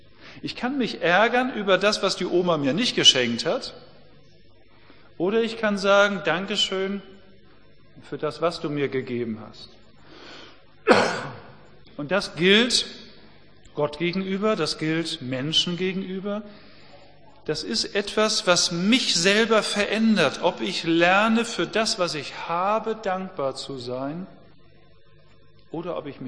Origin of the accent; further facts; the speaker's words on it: Germany; Wir als Deutsche sind die Reichsten auf der ganzen Welt. Aber wir sind das Volk, das am unzufriedensten ist, was am mauligsten ist.